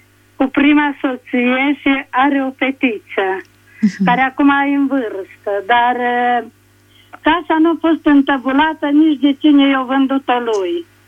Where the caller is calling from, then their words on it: Târgu Mureș, Mureș County, Romania; Bună ziua, sunt din Târgu Mureș